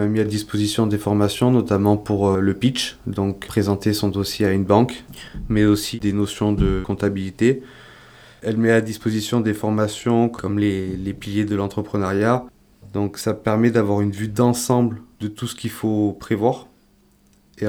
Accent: Aubenas, Auvergne-Rhône-Alpes, France; Oui, je suis originaire d'Ardèche, je suis né à Aubenas.

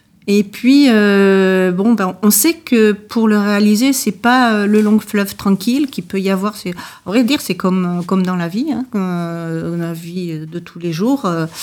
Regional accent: Vallon-Pont-d'Arc, Auvergne-Rhône-Alpes, France; puisque je suis de Vallon-Pont d'Arc.

